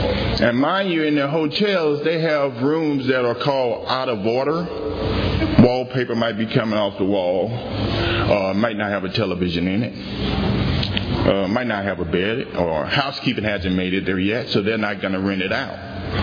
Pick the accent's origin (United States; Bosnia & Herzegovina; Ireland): United States; Mississippi; Returned back to my home state, the beautiful Magnolia State of Mississippi.